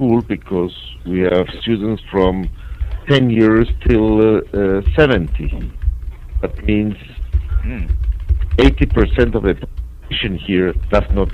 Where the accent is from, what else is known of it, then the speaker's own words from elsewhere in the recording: Western Sahara; I'm from Sahara, from Africa.